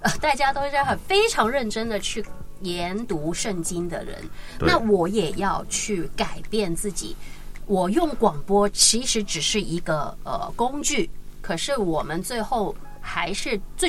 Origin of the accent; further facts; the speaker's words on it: Hong Kong; Chinese is a second language; 因为我们还是在香港长大